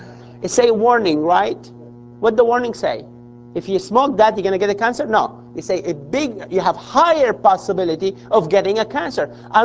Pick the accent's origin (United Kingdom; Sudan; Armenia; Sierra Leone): Sudan; born there; I was born in Sudan. My parents were born in Sudan. My grandparents born in Syria.